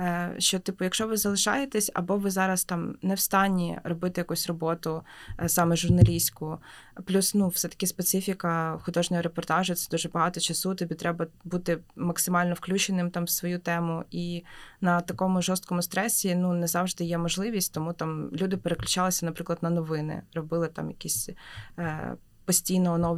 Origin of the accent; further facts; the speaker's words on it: Kyiv, Kyiv City, Ukraine; коли ми під'їжджали до Києва, люди навпаки з Києва виїжджають. А я їду і думаю, блін, типу, це моє рідне місто